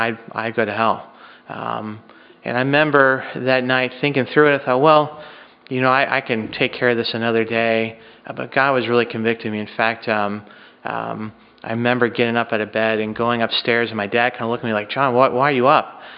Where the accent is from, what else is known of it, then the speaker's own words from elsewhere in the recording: Nova Scotia, Canada; So I grew up in Nova Scotia, Canada, and that's where my parents still live. For me, I was not born into a Christian family.